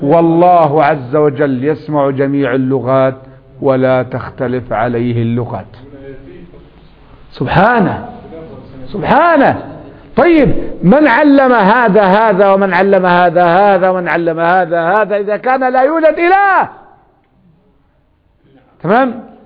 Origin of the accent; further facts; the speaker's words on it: Egypt; تعال عندنا نحن في مصر في السلوم في سيوة لغة لا نعرفها نحن.